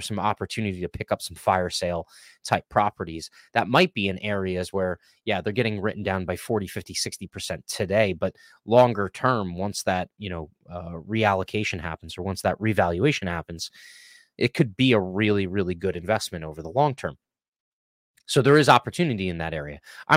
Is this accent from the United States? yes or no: yes; New Jersey, United States; interestingly enough, you know, New Jersey saw net inflows from, you know, the COVID pandemic. And, you know, my home state has seen property prices hold up.